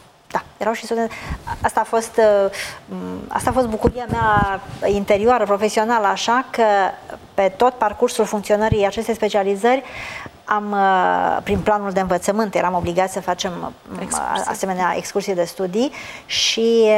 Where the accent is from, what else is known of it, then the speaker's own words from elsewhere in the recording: Romania; noi, ca români, ar fi de dorit să le vedem și să le cunoaștem